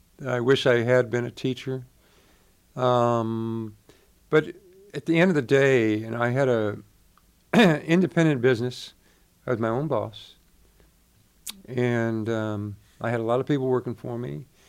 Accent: East Gary, Indiana, United States; I was raised in East Gary, Indiana. It was sort of a mill, all the mill workers lived there.

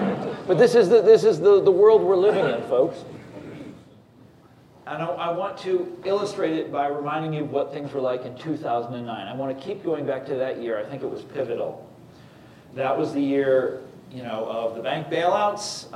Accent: Kansas, United States; 12 years ago, I wrote a book about populist conservatism in my home state, Kansas.

